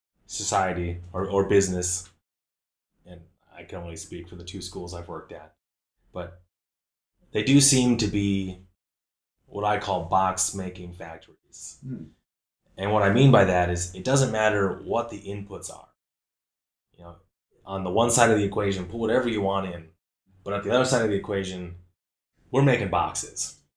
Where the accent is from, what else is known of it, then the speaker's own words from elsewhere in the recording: Minnesota, United States; I grew up in Minnesota, a small town, 5,000 people.